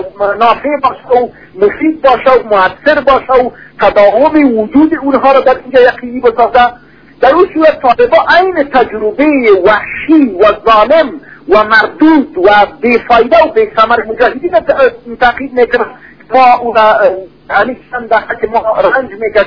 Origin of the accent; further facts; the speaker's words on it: Afghanistan; اگر ما افغان هستیم، اگر ما مسلمان هستیم، اگر ما انسان هستیم